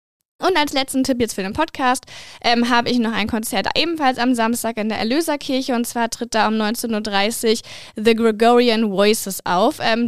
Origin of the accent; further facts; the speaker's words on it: Bottrop, North Rhine-Westphalia, Germany; In Bottrop, meiner Heimatstadt